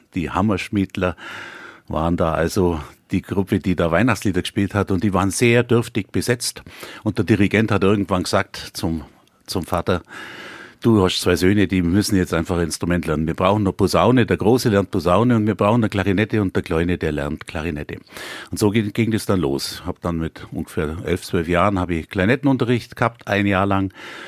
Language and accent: German; Mecklenburg-Vorpommern, Germany; Wir sind dann da aufgewachsen in Mecklenburg, nahe an der Ostsee.